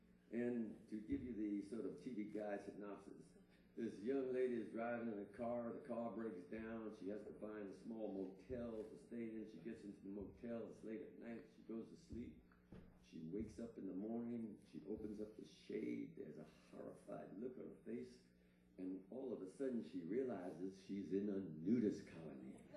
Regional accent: New York City, New York, United States; I grew up in the Bronx, New York.

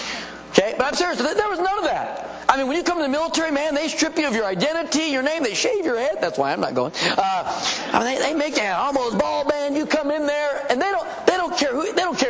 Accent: San Diego, California, United States; By the way, I grew up in San Diego, California, and we had a military ministry.

